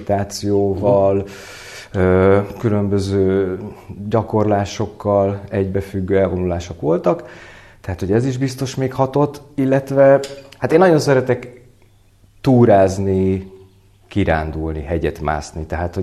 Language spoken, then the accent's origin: Hungarian; Budapest, Hungary; én budapesti embernek mondom magam, vagy vallom, hát én törzsgyökeres budapesti vagyok, ha így mondhatjuk. Tehát teljesen a belvárosba nőttem fel.